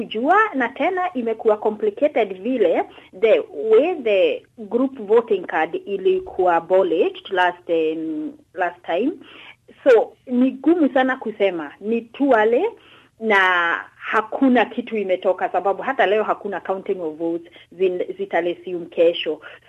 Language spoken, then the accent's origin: Swahili; Kenya; Najua kule nimetoka kama Kenya hatuna kitu kama hiyo.